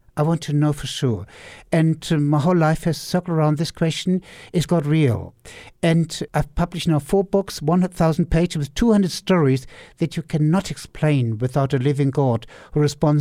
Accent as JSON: {"language": "English", "town": "Wiesbaden", "region": "Hesse", "country": "Germany", "tie": "born or raised there", "said": "And then it happened the 16th of February 2005 in Wiesbaden, my hometown"}